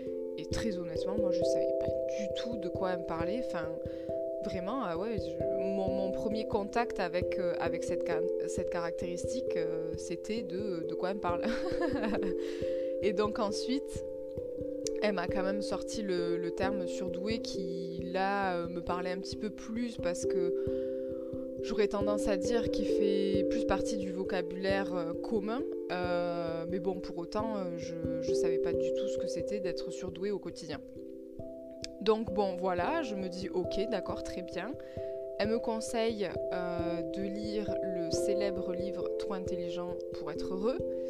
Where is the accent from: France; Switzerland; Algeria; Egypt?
France; Toulouse, Occitanie; du compte … j'ai 25 ans et je viens de Toulouse. Ça expliquera mon petit accent qui à mon avis s'entendra.